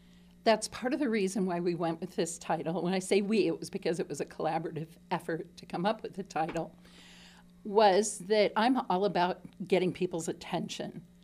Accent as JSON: {"language": "English", "region": "Minnesota", "country": "United States", "lives_now": "Marion, United States", "said": "Originally northern Minnesota. Recently, I live in Marion over on the northeast side of Cedar Rapids."}